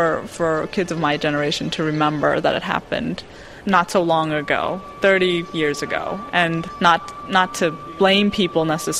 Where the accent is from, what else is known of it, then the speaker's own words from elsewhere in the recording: Vietnam; When I was growing up in Vietnam, I definitely don't remember him telling us any stories.